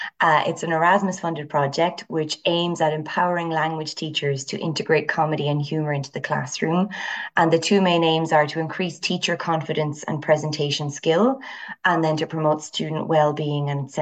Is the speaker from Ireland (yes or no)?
yes; Ireland; I'm Irish. I live and work in Dublin.